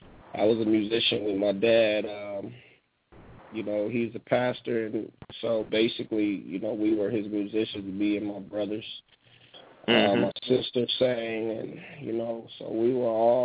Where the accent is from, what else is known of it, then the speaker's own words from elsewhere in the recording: Kalamazoo, Michigan, United States; now in Detroit, United States; Like you said, born and raised in Kalamazoo, moved to Detroit, started a career in Detroit